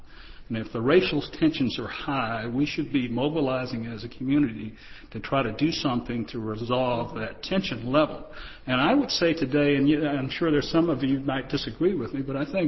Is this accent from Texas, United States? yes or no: yes; Texas, United States; and even growing up in Texas, I certainly experienced as much, if not there.